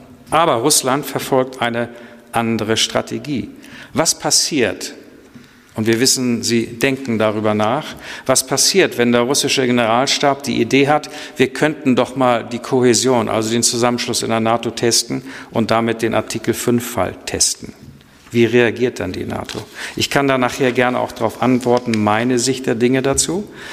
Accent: Northern Germany, Germany; Ich bin Norddeutscher.

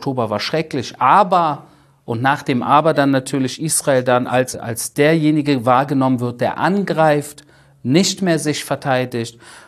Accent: Berlin, Germany; ich bin in den 90ern in Berlin aufgewachsen

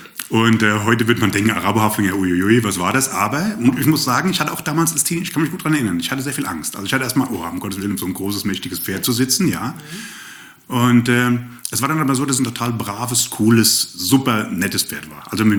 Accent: Hesse, Germany; now in Baden-Württemberg, Germany; ursprünglich komme ich aus dem Rhein-Main-Gebiet, also ich bin Hesse und seit knapp 30 Jahren bei den Schwaben

